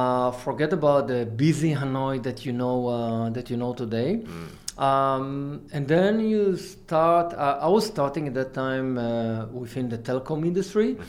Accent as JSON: {"language": "English", "country": "Israel", "tie": "born or raised there", "second_language": "English", "said": "I born and raised in Israel, mm-hmm. educated in Israel, have been in the Israeli army in one of the elite units for almost 6 years. Then I study engineering in Israel"}